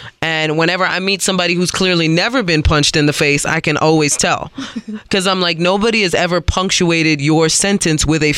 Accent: New York City, New York, United States; I'm born and raised. I'm born and raised in South Bronx.

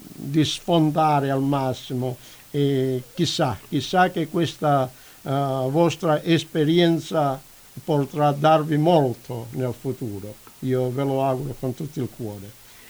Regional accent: Calabria, Italy; noi siamo calabresi, sia io che Giuliana

